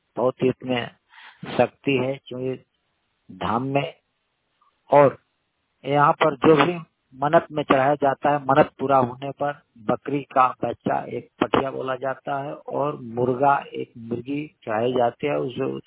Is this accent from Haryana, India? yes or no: no; Palamu, Jharkhand, India; भाई को नमस्कार। मैं झारखंड के पलामू से हूँ। हमारा गांव टुटपेरा पड़ता है, उसे फतेह ताली ग्राम है।